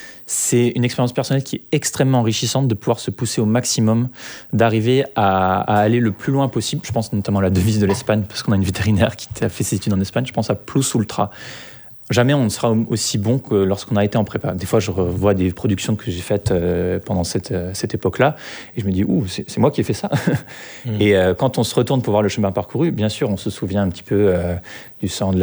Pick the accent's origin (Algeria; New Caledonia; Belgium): New Caledonia; quand on est un Calédonien qui va en métropole, on a toujours un petit peu un syndrome de l'imposteur